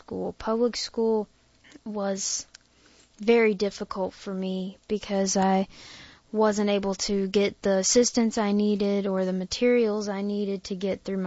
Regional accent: Wilson, North Carolina, United States; I am from Wilson, North Carolina.

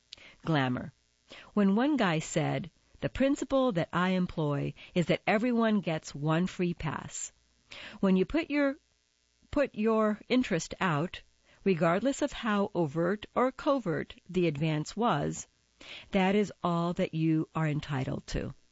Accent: the South, United States; And when I was growing up in the South, getting my hair done once a week was a thing.

